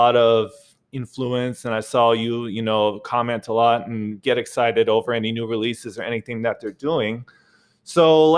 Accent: Minneapolis, Minnesota, United States; So it actually came through my hometown of Minneapolis.

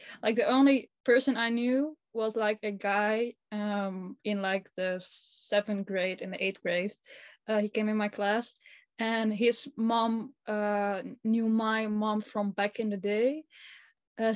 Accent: Netherlands; first language Dutch; English is a second language; Yeah, that's my first language. English is like my second language.

